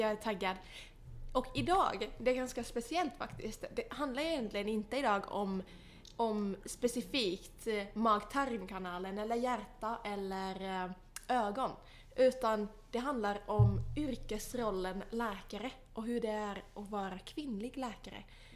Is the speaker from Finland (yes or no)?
yes; Southern Finland, Finland; jag kan tillägga att jag är från södra Finland, ja. Så att vi har verkligen vuxit upp väldigt långt ifrån varandra.